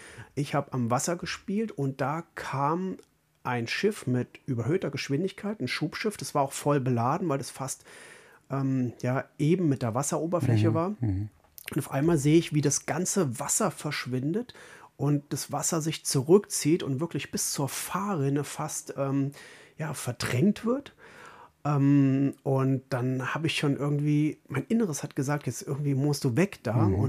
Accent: Germany; ich bin ja als Kind an der Mosel aufgewachsen, an der schönen, also ein toller deutscher Fluss im Tal gelegen, mit vielen schönen Steilhängen und guten Wein.

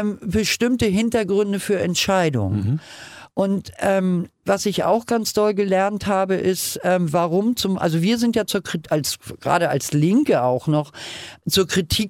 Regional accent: Hamburg, Germany; ich bin Hamburgerin, ich bin Feministin, ich bin Wessi

